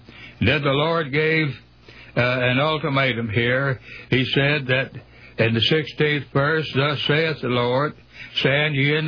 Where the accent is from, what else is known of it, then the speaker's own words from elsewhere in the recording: East Spencer, North Carolina, United States; from East Spencer, North Carolina